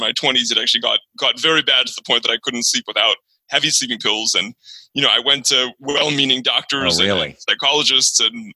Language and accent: English; San Diego, California, United States; now in Chicago, United States; I'm originally from San Diego. I'm in Chicago right now